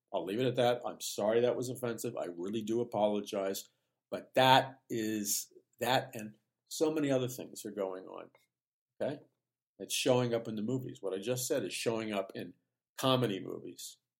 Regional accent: New York City, New York, United States; I'm not easily shocked. I grew up in New York City, okay?

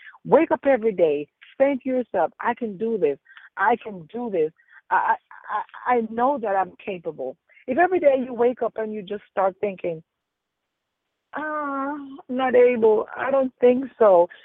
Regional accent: Jamaica; I am from Jamaica, West Indies. I love my country. I love where I'm coming from.

